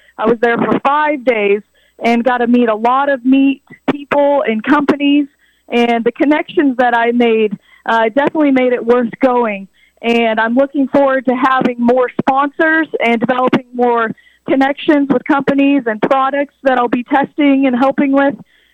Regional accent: Emporia, Kansas, United States; Yes, so I grew up here in Emporia, Kansas, and I grew up playing sports and doing activities like a lot of other kids

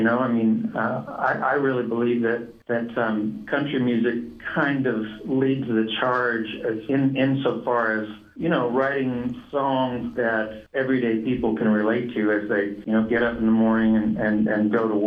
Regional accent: Canada; now in United States; I mean, I'm from Canada originally.

